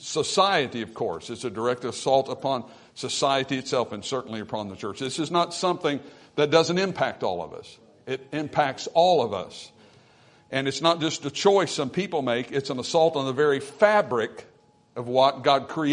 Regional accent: United States; Listen, I'm an American.

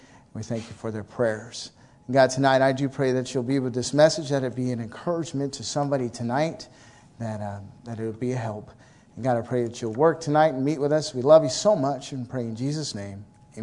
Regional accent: Arkansas, United States; But since I'm from Arkansas, I thought it would, you know, yeah.

